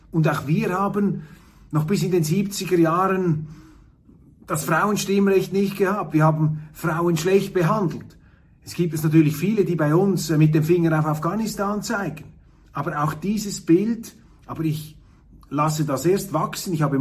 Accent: Switzerland; wie bei uns in der Schweiz, aber machbar und vernünftig, also die Infrastruktur ist

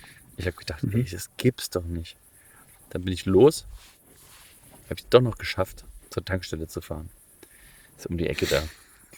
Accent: Iowa, United States; aus Iowa in den USA

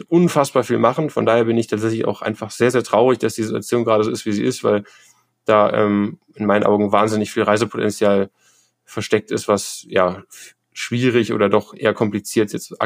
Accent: Berlin, Germany; born there; now in Göttingen, Germany; Ich sozusagen bin gebürtig aus Berlin, habe dann in verschiedenen Orten in Deutschland gelebt, auch für meine Ausbildung und dann auch später sozusagen für mein mehr oder weniger selbstgestaltetes duales Studium und bin aktuell in der Nähe von Göttingen.

